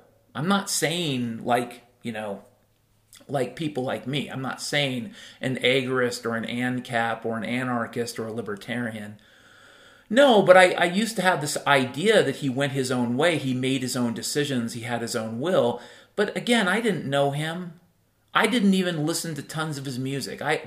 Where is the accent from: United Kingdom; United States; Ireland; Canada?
Ireland; Again, I'm an Irishman.